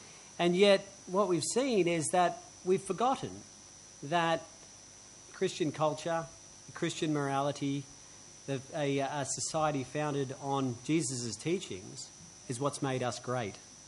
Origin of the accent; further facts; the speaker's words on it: Australia; And I am, you are, we are Australian, and it's a wonderful thing that we enjoy and take pride in being.